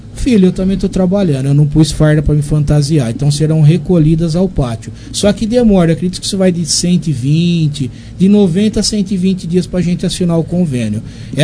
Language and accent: Portuguese; Taquaritinga, São Paulo, Brazil; Ele começou lá na minha terra como tenente da Polícia Militar, lá em Taquaritinga.